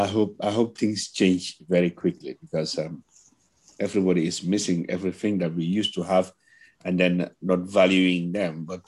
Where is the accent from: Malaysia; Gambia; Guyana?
Gambia; myself, I'm an immigrant. I came from the Gambia.